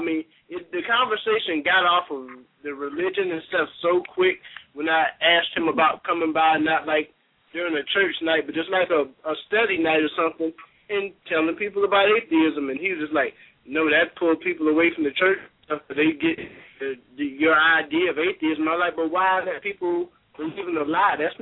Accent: South Carolina, United States; South Carolina.

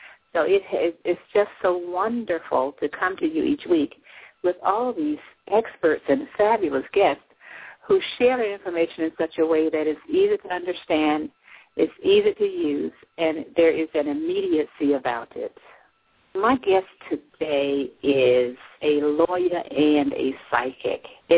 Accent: North Carolina, United States; Now, where I grew up in North Carolina, we call spirits Hanks.

